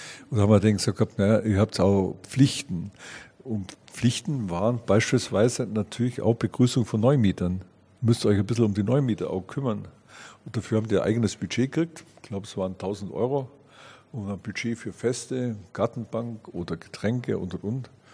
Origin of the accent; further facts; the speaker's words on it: Southern Germany, Germany; Für mich war ja als Süddeutscher erste Fremdsprache Deutsch